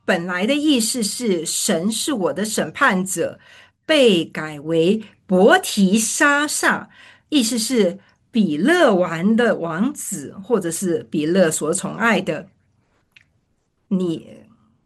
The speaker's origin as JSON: {"language": "Chinese", "country": "United States", "said": "我们美国人说哈利路亚哈利路亚，我们美国人是这样说"}